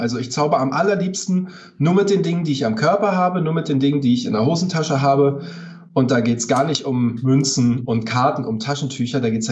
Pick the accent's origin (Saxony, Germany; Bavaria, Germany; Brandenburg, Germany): Brandenburg, Germany; Potsdam; aber meine Heimat, alles was mit Heimat und Kindheitserinnerungen und Flashbacks und Zurückblicken hat inspiriert mich. Spaziergänge durch Potsdam